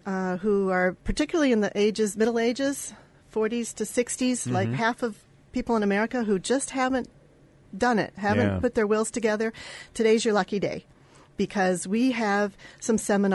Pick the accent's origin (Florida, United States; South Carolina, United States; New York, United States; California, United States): New York, United States; Rochester; I'm from the Rochester area. I've been here for about 30 years, raised my family here